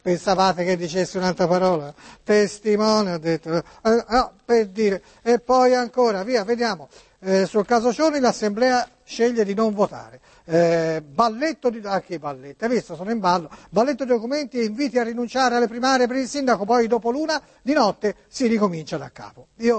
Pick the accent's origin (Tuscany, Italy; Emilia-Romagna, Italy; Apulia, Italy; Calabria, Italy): Tuscany, Italy; Florence; Qui io lo vedo affranto e mi dispiace sinceramente perché come fiorentino...